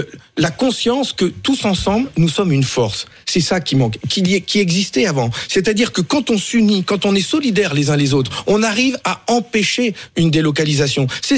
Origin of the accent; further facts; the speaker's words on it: Hauts-de-France, France; toutes ces usines qui se ferment chez moi dans le Nord